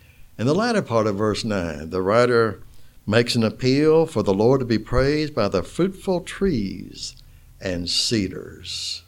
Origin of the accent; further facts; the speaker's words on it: Florida, United States; also born or lived in West Tennessee; Now, I was born in Florida and raised in Florida, lived here most of my life